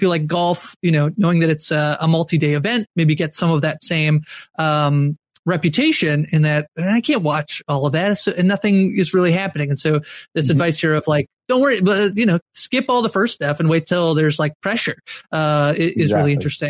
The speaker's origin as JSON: {"language": "English", "country": "Canada", "said": "As a Canadian, you know, two Canadians on this podcast"}